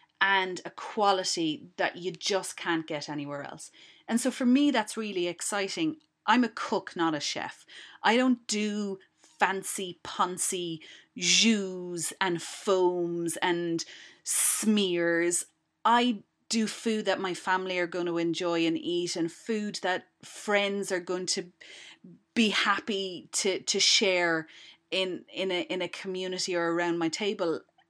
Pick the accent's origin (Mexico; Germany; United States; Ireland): Ireland; I'm Irish after all, and we know our potatoes, and we know how to grow potatoes.